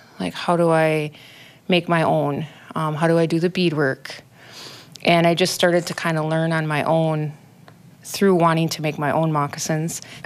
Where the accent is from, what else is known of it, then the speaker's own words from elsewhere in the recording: Red Cliff, Wisconsin, United States; now in Duluth, United States; I'm from Red Cliff, Wisconsin, but I've been living in Duluth for 20 plus years. This is pretty much my home now.